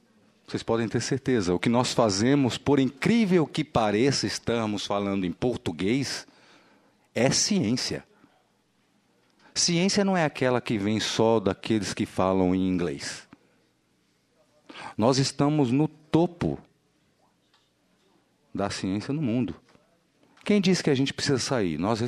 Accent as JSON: {"language": "Portuguese", "country": "Brazil", "said": "Nós somos brasileiros, pesquisadores brasileiros, publicamos fora do Brasil, temos orgulho de sermos brasileiros"}